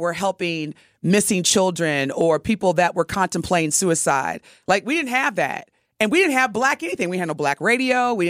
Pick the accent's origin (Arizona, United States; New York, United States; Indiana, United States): Indiana, United States; Evansville; And I'll say this, and I'll challenge anybody who's listening that's from Evansville, because I was born and raised there, racist ass.